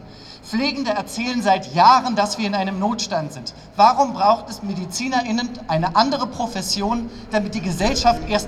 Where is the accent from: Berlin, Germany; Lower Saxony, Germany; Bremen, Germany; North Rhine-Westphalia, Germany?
Berlin, Germany; Ich komme ursprünglich aus Berlin.